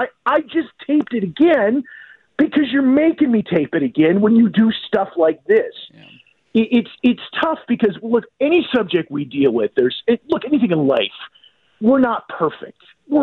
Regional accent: Iowa, United States; I'm from Iowa. It's a long story.

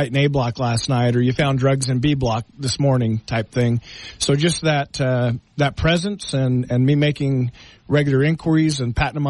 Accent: Green Valley, Arizona, United States; also born or lived in Mesa; I was born in Mesa, Arizona, but I went to preschool here.

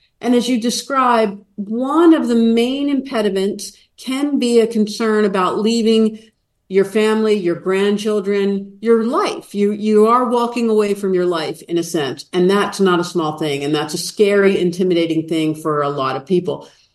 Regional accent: Baltimore, Maryland, United States; moved away as an adult; also born or lived in Waterford, Ireland / Paris, France / Panama; I'm an American, grew up in Baltimore, Maryland, but I moved when I was 35 years old to Waterford, Ireland, and then Paris, and then Panama.

